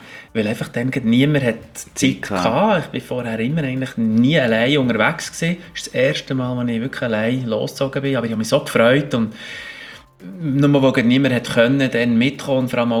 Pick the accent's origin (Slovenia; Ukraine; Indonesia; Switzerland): Switzerland; Bern; Obwohl ich zwar in Bern lange daheim war, und als Berner, ja.